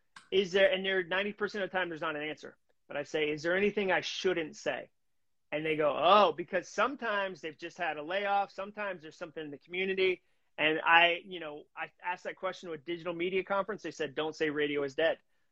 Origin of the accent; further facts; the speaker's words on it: United States; no one outside of this country hears my accent. Like, no one in Slovenia is like, ooh. Wait a second. That's an American.